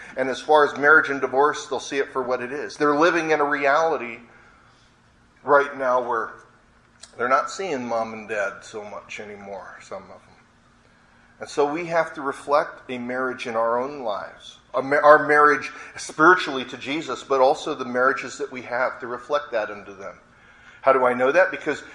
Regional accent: San Diego, California, United States; born there; moved away; I was born in San Diego, and I couldn't wait to leave because of the migration of fruits and nuts.

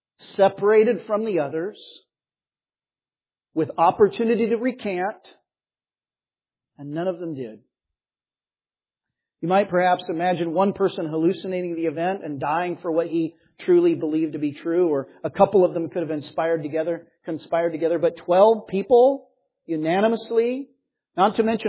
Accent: Phoenix, Arizona, United States; a place that I'm very familiar with growing up in Phoenix

